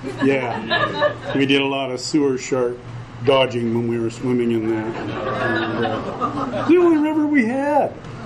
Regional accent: Salt Lake City, Utah, United States; I was born in Salt Lake City, Utah. Spent my first 37 years there, some of them as a Mormon.

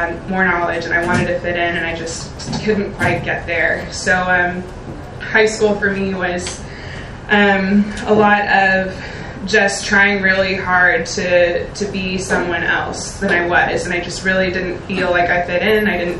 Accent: Rockport, United States; And I was raised in Rockport, a little touristy coastal town

